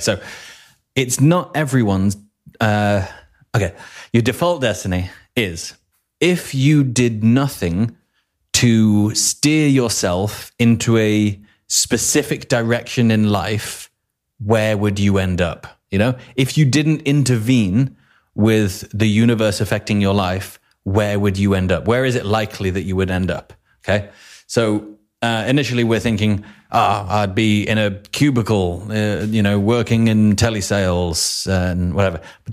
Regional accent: Chicago, Illinois, United States; I'm from Chicago, Illinois, and I know what hotels are.

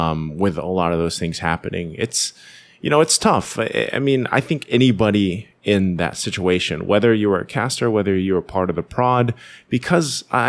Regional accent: Philippines; But I am also hoping, as a Filipino and someone here in the Philippines, and we're hosting M5

